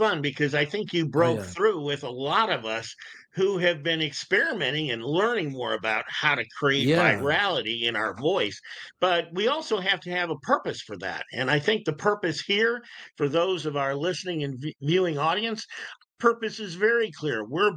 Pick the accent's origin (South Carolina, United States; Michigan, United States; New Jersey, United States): Michigan, United States; Detroit; our city, my hometown